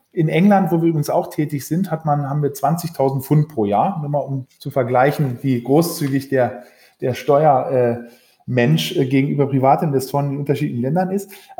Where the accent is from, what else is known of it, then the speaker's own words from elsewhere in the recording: Norderney, Lower Saxony, Germany; now in Berlin, Germany; obwohl ich in Berlin wohne, sogar in Berlin geboren bin, bin ich aufgewachsen auf Norderney, also auch voll im Sturm gelegen. Ja, meine Mutter ist Norderneyerin, genau.